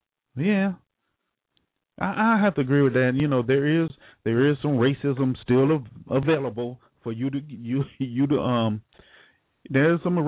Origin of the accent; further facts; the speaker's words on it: Jacksonville, United States; Look, I'm from Jacksonville too, so I know what you're talking about.